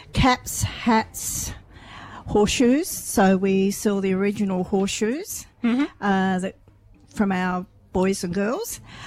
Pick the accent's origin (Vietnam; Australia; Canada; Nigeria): Australia; Victor Harbor, South Australia; I grew up here in Victor Harbour.